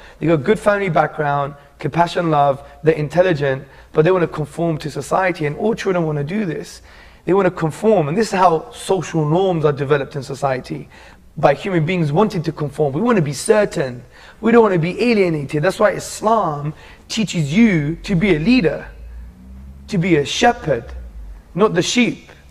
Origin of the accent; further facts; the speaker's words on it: London, United Kingdom; born there; And I was born in London, in England. My dad is from Athens, but originally from northwest Greece. My mom is from the Greek part of Cyprus.